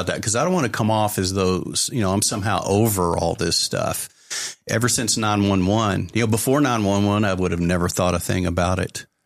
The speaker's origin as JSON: {"language": "English", "region": "Texas", "country": "United States", "tie": "born or raised there", "said": "And I'm a Texan. I grew up here."}